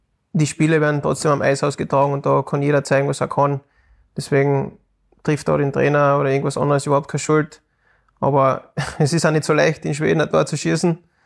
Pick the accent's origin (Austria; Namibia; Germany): Austria; ich war als Österreicher das fünfte Rad am Wagen, so quasi.